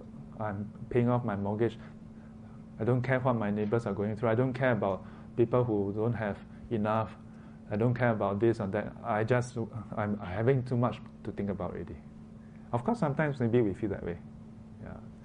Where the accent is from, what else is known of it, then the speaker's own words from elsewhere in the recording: Singapore; Because guess what? Being a Singaporean is pretty good already. Having it pretty good. And even as a Singaporean, there are a lot of different circumstances as well.